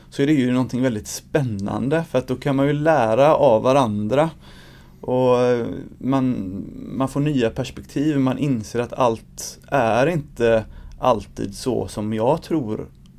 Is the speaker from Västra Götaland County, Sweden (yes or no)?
yes; Angered, Västra Götaland County, Sweden; Jag är en invandrare, jag är uppvuxen i Angered och har väldigt... Liksom, mångkulturellt är ju Angered, får man väl lov att säga.